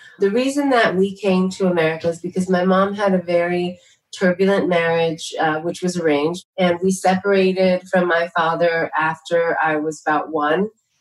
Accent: New York City, New York, United States; I guess I had the benefit of growing up in New York City and seeing so many different kinds of faces speaking different languages

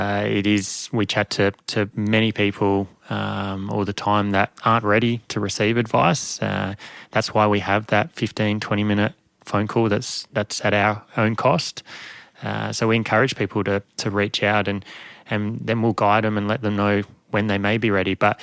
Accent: Adelaide, South Australia, Australia; I'm personally from Adelaide, place.

